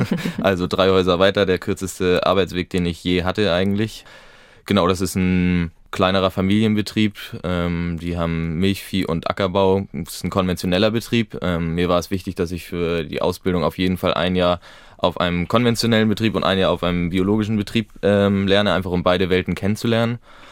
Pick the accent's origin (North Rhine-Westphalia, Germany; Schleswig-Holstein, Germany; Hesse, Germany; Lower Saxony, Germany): Schleswig-Holstein, Germany; ich komme aus den Elbmarschen bei Hamburg und da in dem kleinen Dorf, wo ich groß geworden bin